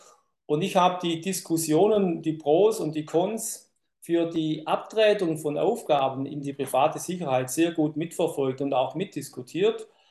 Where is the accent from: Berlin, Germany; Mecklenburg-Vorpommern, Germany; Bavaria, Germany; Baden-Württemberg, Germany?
Baden-Württemberg, Germany; Ich komme aus dem Herzen von Baden-Württemberg, Oberschwaben, etwa 50 Kilometer vom Bodensee weg. Dort bin ich aufgewachsen, dort bin ich sozialisiert